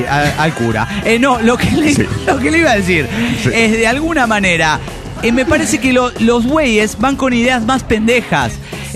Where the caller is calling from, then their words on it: León, Guanajuato, Mexico; León, Guanajuato, hermanos. ¿Cómo están?